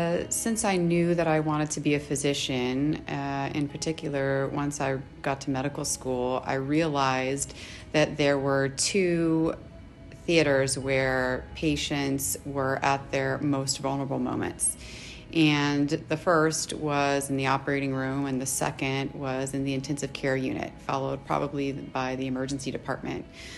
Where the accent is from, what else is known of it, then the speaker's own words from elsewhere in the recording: Louisiana, United States; Originally, I'm from Louisiana.